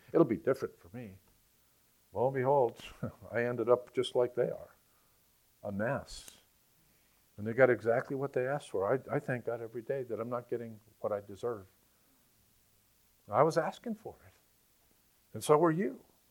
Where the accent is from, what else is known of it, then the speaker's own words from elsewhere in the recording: Massachusetts, United States; born there; I was born in Massachusetts, and Massachusetts is trying to ban the Bible because they say it's hate literature.